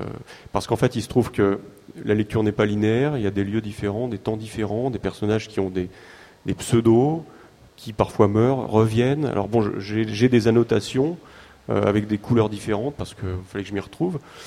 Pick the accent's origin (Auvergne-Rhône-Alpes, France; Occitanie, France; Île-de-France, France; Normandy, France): Normandy, France; Et puis moi, je suis normand, donc il pleut souvent, il fait très sombre assez tôt.